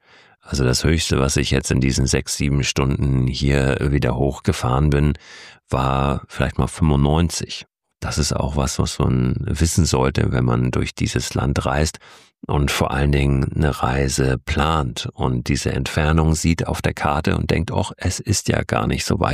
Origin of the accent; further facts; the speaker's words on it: Germany; Ich habe schon mit mehreren Leuten gesprochen, die darauf hin, dass ich erzählt habe, ich komme aus Deutschland, als erstes gesagt haben, in Deutschland gibt's doch so eine Flusswelle, eine ganz bekannte.